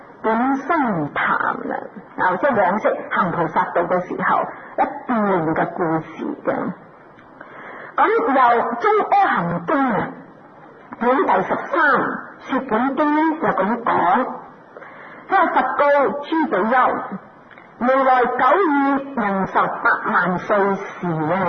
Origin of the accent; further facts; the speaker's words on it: Hong Kong; 我哋香港人養生養食瞓覺啊咁啊，癲癲得得咁過日子